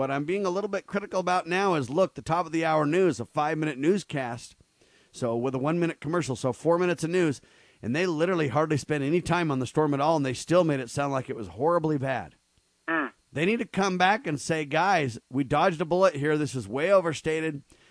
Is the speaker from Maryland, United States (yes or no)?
no; California, United States; I grew up in California. I've experienced several earthquakes.